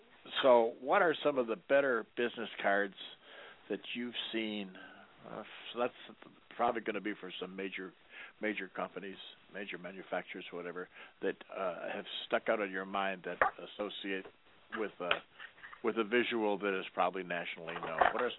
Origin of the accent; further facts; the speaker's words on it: Detroit, Michigan, United States; I'm from Detroit originally